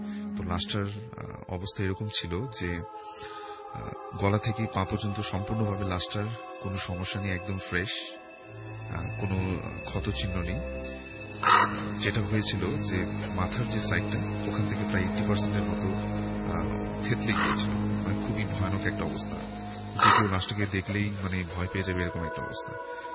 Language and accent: Bangla; Dhaka, Dhaka Division, Bangladesh; পুরান ঢাকা থেকে এসেছি